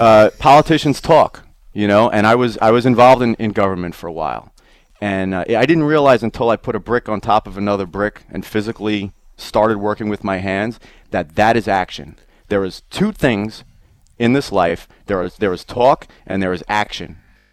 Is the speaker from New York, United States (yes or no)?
yes; Brooklyn, New York, United States; I'm from Brooklyn originally.